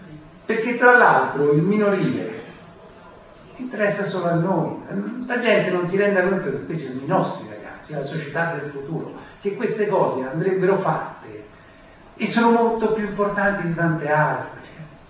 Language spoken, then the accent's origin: Italian; Lazio, Italy; perché io vengo dal Lazio. Il Lazio era buio pesto